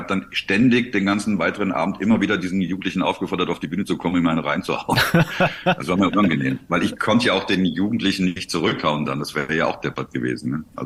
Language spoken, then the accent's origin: German; Rhineland, Germany; now in Vienna, Austria; da wo ich herkomme im Rheinland, sind die Leute so optimistisch.